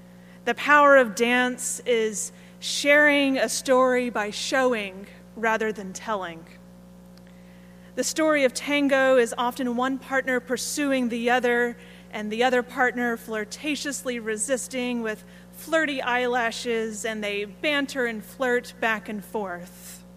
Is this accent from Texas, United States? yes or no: yes; Texas, United States; which is part of the quirkiness of being a Texan that I carry with me.